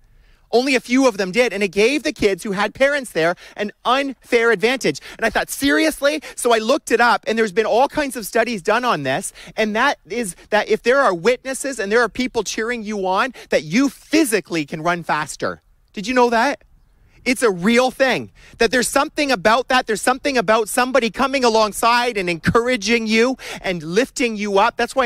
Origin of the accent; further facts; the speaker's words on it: Canada; we'd be cheering on the kids, and we're kind of quiet. We're typical Canadian cheers, you know